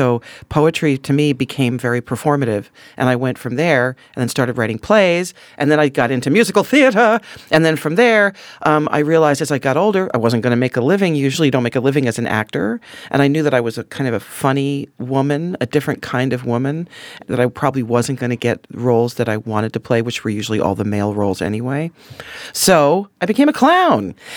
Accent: Camden, New Jersey, United States; I grew up around Camden, New Jersey, which is a little hub right outside Philadelphia. I was always surrounded by a lot of interesting people.

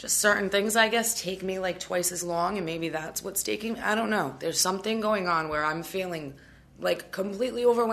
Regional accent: Warwick, Rhode Island, United States; I'm from Warwick, and I've been sober 6 months.

